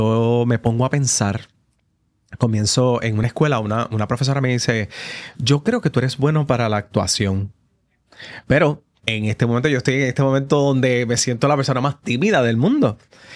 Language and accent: Spanish; Ponce, Puerto Rico; Yo soy de Ponce. Por eso la intensidad a veces. Somos gente buena. Yo digo que los ponceños tenemos ese patriotismo que tiene el puertorriqueño cuando sale.